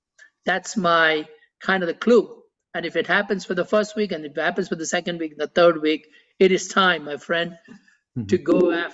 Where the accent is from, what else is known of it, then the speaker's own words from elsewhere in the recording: Mumbai, Maharashtra, India; now in United States; So I'm from Mumbai in India, and it's about between 16 and 18 hour flight to the US to land in New York.